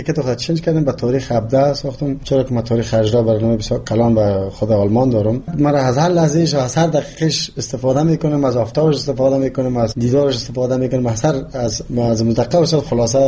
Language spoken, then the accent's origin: Persian; Jalalabad, Nangarhar, Afghanistan; born there; من خودم یک تاجک و که از پنجشیر، پدر مادرم از پنجشیر است، ولی من در جلال‌آباد تولد شدم. ولی من افتخار میکنم هر دوی زبان بر من زبان مادریم است.